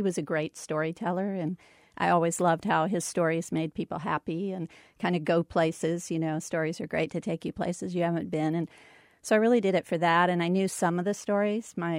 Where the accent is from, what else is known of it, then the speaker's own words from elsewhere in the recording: Florida, United States; and I ended up growing up in Brevard County, where my father was a family doc.